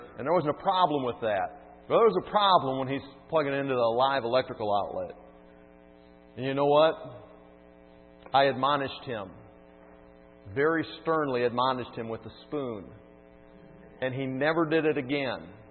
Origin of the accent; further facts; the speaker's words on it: Grand Rapids, Michigan, United States; Now I'm from Grand Rapids.